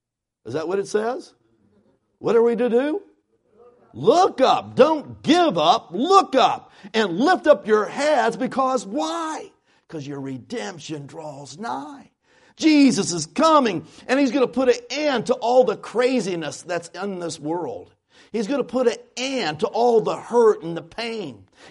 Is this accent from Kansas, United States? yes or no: yes; Kansas, United States; When I grew up in Kansas, out in the country, we didn't even lock our door.